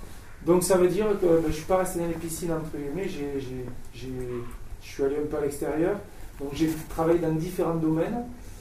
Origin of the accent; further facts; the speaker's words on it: Bagnères-de-Bigorre, Occitanie, France; moved away; Je suis natif de Bagnères-de-Bigorre. Je suis un haut-pyrénéen. Ouais, je sais. Haut-pyrénéen avant tout.